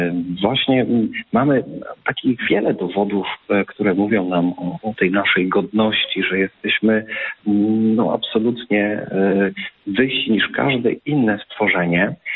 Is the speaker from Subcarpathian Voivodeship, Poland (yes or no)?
no; Legnica, Lower Silesian Voivodeship, Poland; w Legnicy, w pięknym piastowskim mieście. I tak mogę dodać, że to jest też również moje rodzinne miasto.